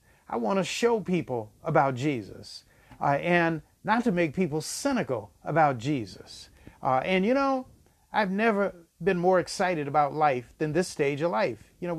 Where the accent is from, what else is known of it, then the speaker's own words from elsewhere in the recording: New Orleans, Louisiana, United States; born there; I'm a love child because I was born in New Orleans to my parents who were just young and in love.